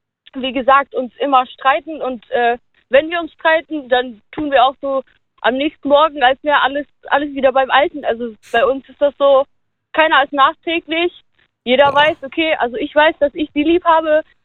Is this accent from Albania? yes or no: yes; Albania; German is a second language; also ich komme ursprünglich aus Albanien